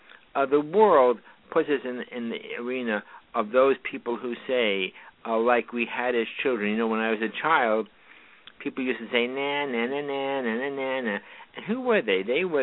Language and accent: English; New York, United States; accent: New York; I'm a New Yorker, you know, that accent slips through there all the time.